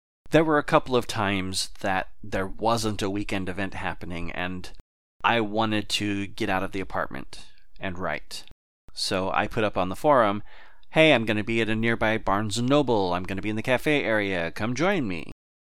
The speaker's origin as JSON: {"language": "English", "region": "Texas", "country": "United States", "said": "anyway, sorry, I always revert to Texas. I'm from Texas."}